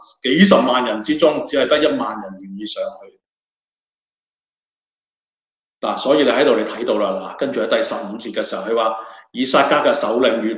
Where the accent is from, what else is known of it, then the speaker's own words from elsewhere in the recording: Hong Kong; 我哋今日好似我哋香港人所講一啲叫做群腳仔啊！